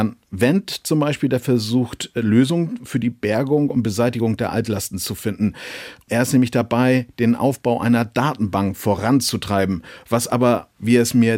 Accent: Kiel, Schleswig-Holstein, Germany; Also ich bin ja Kieler und nicht weit weg von der Küste der schleswig-holsteinischen Landeshauptstadt.

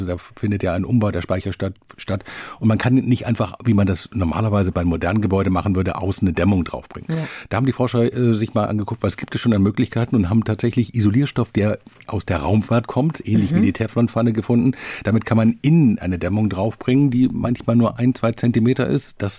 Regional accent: Hamburg, Germany; Also ein bisschen was haben wir von dieser EM auch als Hamburger.

